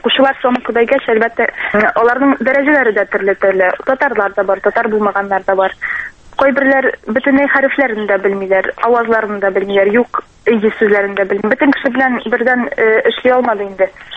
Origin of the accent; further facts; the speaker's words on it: Shemordan, Tatarstan, Russia; Мин Сабара районы Шәмәрдән бистәсеннән.